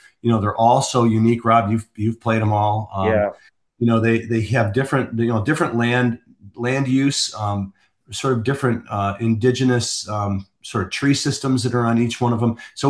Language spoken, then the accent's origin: English; Madison, Wisconsin, United States; I grew up in Madison, a block away from the 17th tee at Odana.